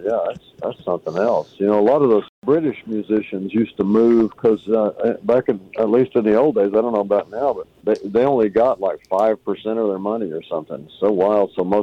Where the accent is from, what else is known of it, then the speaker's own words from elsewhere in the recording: Malvern, Arkansas, United States; also born or lived in Hot Springs / Tomball / California; I was born in Hot Springs and raised in a little town called Malvern, about a half an hour from there. And then after school, I moved down to Houston.